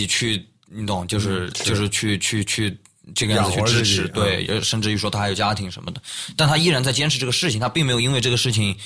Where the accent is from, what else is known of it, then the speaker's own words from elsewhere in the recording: Chengdu, Sichuan, China; also born or lived in Guiyang; 因为我跟王小福是老乡，然后我们的贵阳人，我是贵阳出生的嘛，但是我在成都长大的。